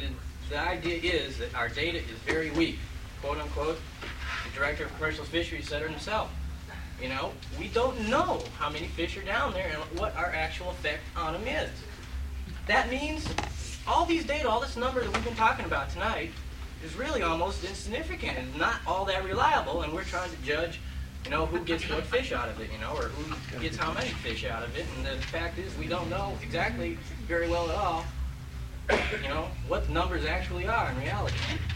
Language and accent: English; Juneau, Alaska, United States; I'm from Juneau, Alaska, and I represent myself as a hand troller.